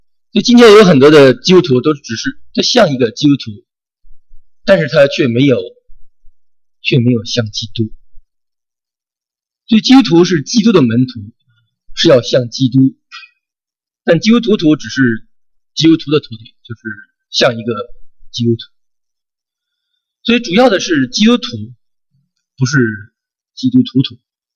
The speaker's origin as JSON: {"language": "Chinese", "country": "China", "said": "我们中国人喜欢足球"}